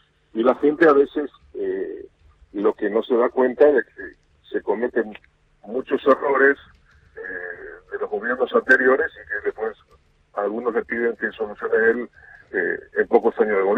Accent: Paraguay; tengo una imagen muy positiva en mi país, y sin lugar a dudas me preocupo muchísimo también por la situación de mi país

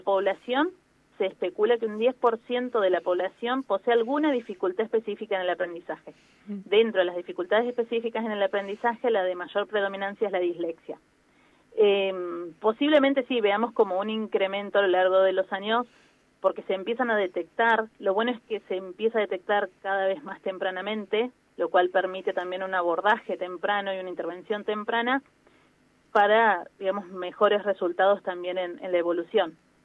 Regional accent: Santa Rosa, La Pampa, Argentina; Soy de Santa Rosa.

